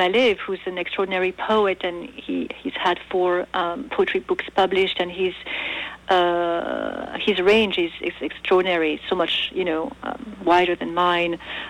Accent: France; English is a second language; also born or lived in Switzerland; We at home spoke different languages, so French of course, because I was born in France and we lived in France and Switzerland mostly, but my father is from Spain, my mom's from Greece, so all these, you know, we spoke all these three languages at home.

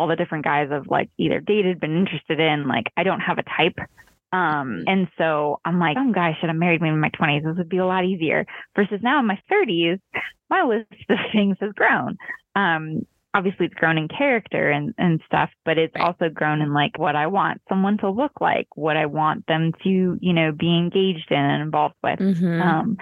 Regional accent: California, United States; also born or lived in Florida; now in Colorado Springs, United States; No. So okay. I'm actually from SoCal.

